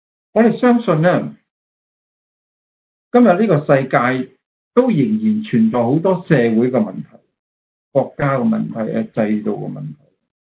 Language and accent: Chinese; China